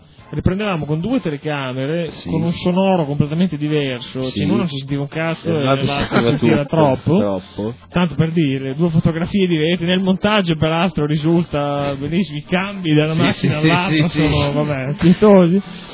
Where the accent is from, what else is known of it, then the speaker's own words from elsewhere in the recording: Lombardy, Italy; Naturalmente io, può sentire, vengo dalla Lombardia, sono di origini lombarde.